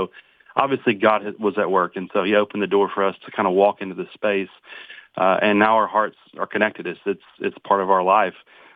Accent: Atlanta, Georgia, United States; also born or lived in Idaho / Arkansas; now in Pulaski, United States; I'm originally from Atlanta, Georgia, just south of Atlanta, born and raised in that area, a lot of family over there still

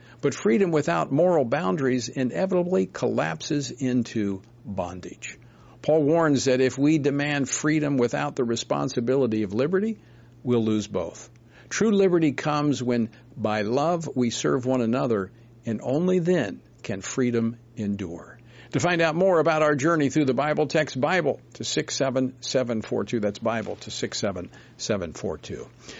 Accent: Louisiana, United States; I mean, my home state of Louisiana, one of the strongest pro-life states

